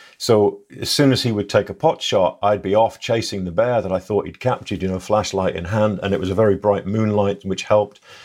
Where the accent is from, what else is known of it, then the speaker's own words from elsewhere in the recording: England, United Kingdom; Yeah, I'm English, so there have been no bears in England for 1,000 years.